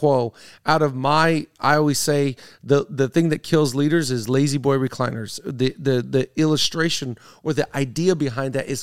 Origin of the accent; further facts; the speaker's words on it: United States; I you know, because American Airlines, I'm an American guy. I fly American.